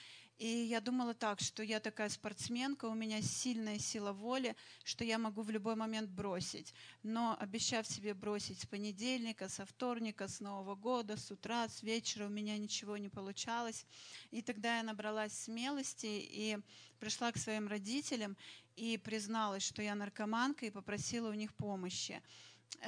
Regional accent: Saint Petersburg, Russia; born there; Я родилась в Санкт-Петербурге в неверующей семье, но в семье интеллигентов.

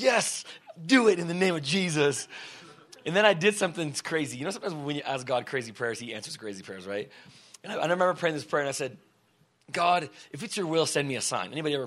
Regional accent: Moldova; growing up in Moldova. Sure, it wasn't extreme poverty, but we lived in poverty

